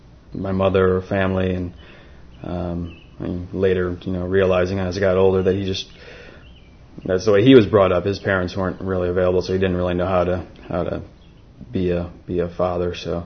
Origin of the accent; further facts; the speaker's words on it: Brockport, New York, United States; I was born in 1975 in Brockport, just half hour west of here. Grew up there, spent all my life there until college.